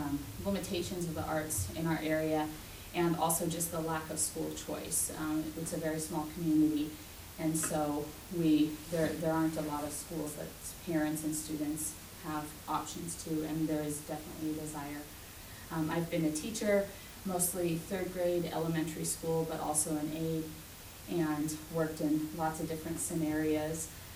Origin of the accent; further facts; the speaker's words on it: Phoenix, Arizona, United States; I grew up in Phoenix in a performing arts background at a dance studio, along with my two sisters